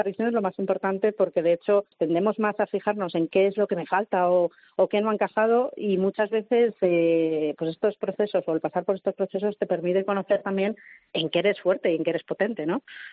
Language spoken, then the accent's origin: Spanish; Spain; eso es un poco parte de nuestra cultura como españoles